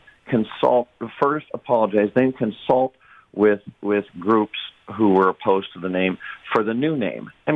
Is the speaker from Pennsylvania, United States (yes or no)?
yes; Erie, Pennsylvania, United States; now in Washington, United States; I'm from Erie, Pennsylvania, and of course I heard your comments. I am. I'm from there, but I live in the D.C. area now.